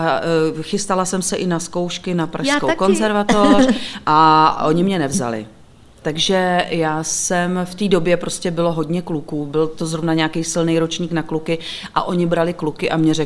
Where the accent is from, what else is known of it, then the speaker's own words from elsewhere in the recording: Hradec Králové, Hradec Králové Region, Czechia; Tak já jsem takzvaně z Mechova, čili z Hradce Králové, rodačka.